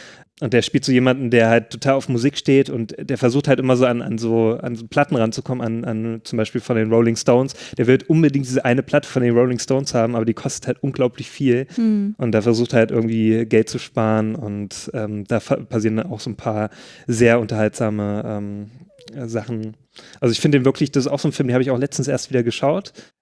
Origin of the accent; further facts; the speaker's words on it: East Germany, Germany; ich komme halt aus dem Osten